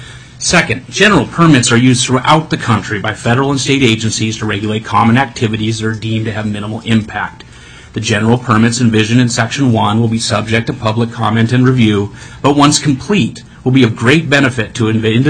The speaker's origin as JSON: {"language": "English", "town": "Juneau", "region": "Alaska", "country": "United States", "tie": "born or raised there", "said": "I was born and raised in Southeast Alaska, and Juneau is my home."}